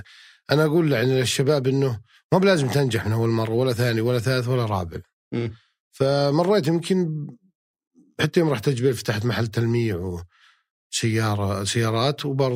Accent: Unaizah, Al-Qassim, Saudi Arabia; now in Jubail, Saudi Arabia; وجربت يوم كنت بعنيزة قبل أطلع مدينة الجبيل

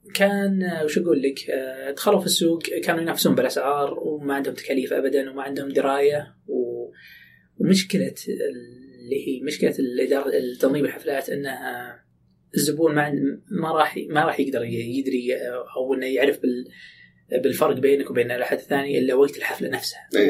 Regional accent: Saudi Arabia; عندنا في السعودية

